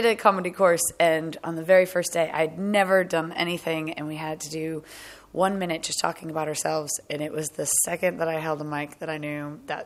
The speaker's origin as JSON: {"language": "English", "country": "United States", "accent": "American", "moved": "as an adult", "said": "Yes, I am American. It is. I've been over here for quite some time, but I am very American."}